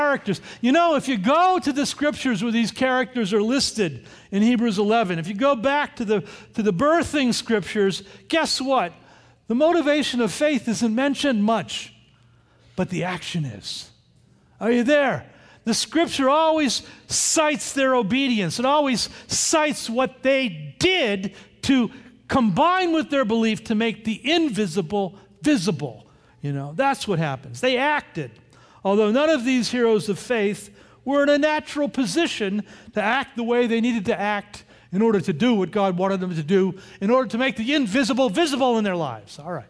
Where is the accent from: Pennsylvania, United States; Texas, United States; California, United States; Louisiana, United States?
Pennsylvania, United States; Bethlehem; And so I got up and I said … I'm from Bethlehem, Pennsylvania.